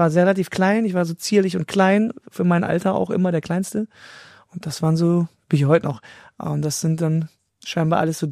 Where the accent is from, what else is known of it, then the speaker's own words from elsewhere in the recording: North Rhine-Westphalia, Germany; Ich bin ja im Rheinland groß geworden, im Niederrhein, und da gehört Karneval sowieso dazu.